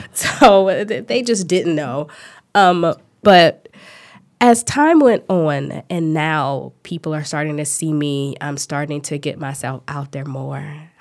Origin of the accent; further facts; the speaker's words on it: Chicago, Illinois, United States; We drink a lot of pop because I'm from Chicago.